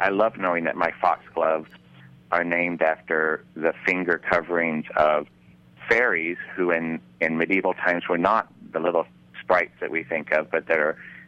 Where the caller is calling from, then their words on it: Queens, New York, United States; I'm calling from Queens.